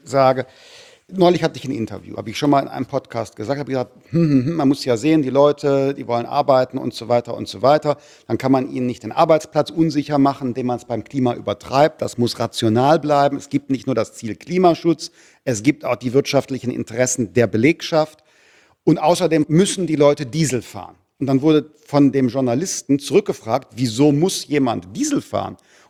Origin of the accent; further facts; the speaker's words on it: Rhineland, Germany; Ich komme aus dem Rheinland